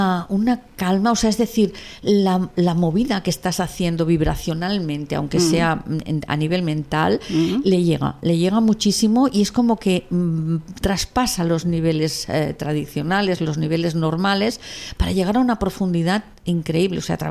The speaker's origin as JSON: {"language": "Spanish", "country": "Spain", "first_language": "Catalan", "second_language": "Spanish", "said": "yo el primero lo hice en castellano, uh-huh, y traducirlo al catalán, que sí que es mi lengua materna, me costó lo suyo."}